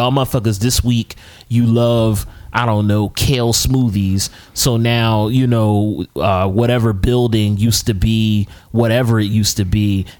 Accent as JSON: {"language": "English", "town": "Philadelphia", "region": "Pennsylvania", "country": "United States", "said": "I'm from Uptown. That used to be, fucking Noam Chomsky grew up in my neighborhood. Uptown, or West Oak Lane, used to be like a Jewish area."}